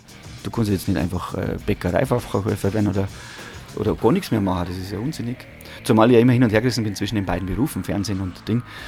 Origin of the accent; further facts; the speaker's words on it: Munich, Bavaria, Germany; Also gerade in meiner Heimatstadt München ist das schwierig geworden.